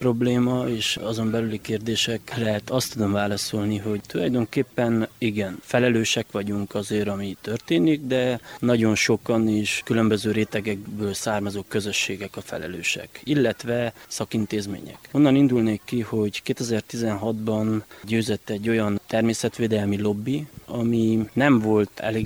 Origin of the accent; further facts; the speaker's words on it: Mădăraș, Harghita, Romania; erdő- és vadgazdamérnök, Csíkmadarasról